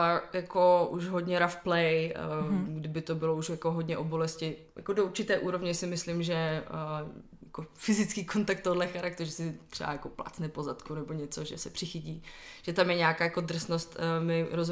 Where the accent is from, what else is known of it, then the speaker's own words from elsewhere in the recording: Ostrava, Moravian-Silesian Region, Czechia; když jsem byla v Ostravě ještě, protože pocházím z Ostravy